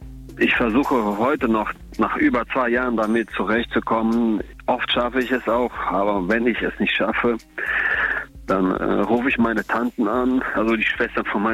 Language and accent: German; Siegburg, North Rhine-Westphalia, Germany; Aus Siegburg.